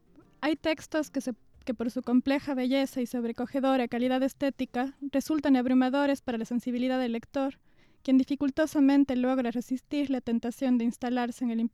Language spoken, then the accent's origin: Spanish; Cuenca, Azuay, Ecuador; yo no soy de Ambato, yo soy cuencana, una ciudad de la sierra también de Ecuador.